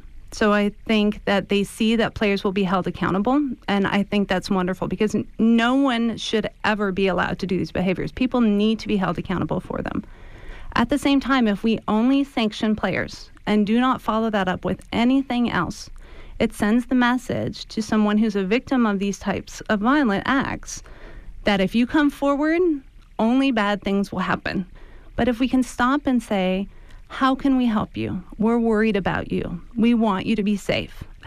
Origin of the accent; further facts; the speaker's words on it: Seattle, Washington, United States; Well, that's been a hard case for me, too, because I'm from Seattle